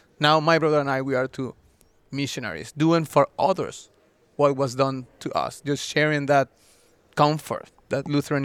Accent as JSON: {"language": "English", "town": "Maturín", "region": "Monagas", "country": "Venezuela", "tie": "born or raised there", "said": "became a leader of the our church there in Maturin, the east side of Venezuela"}